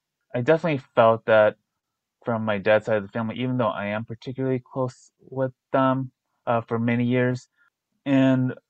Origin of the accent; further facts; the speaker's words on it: United States; born there; because of the fact that I'm mixed and also because I'm American born too.